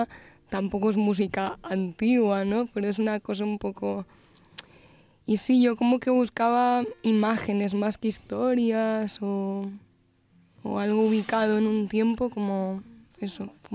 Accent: Galicia, Spain; accent: Galician mixed; yo creo que todo mi imaginario tiene que ver con Galicia. No tengo mucho acento gallego porque mi padre es manchego. Entonces tengo un mix.

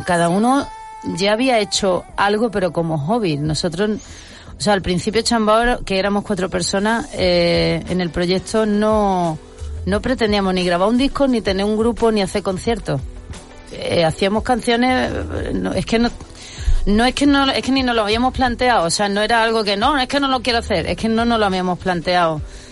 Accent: Spain; porque somos de España

